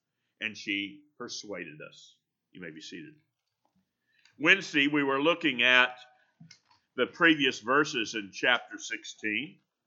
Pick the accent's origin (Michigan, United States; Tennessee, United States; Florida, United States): Florida, United States; now in Texas, United States; I grew up in Florida. But God didn't call us there. We're here in Texas.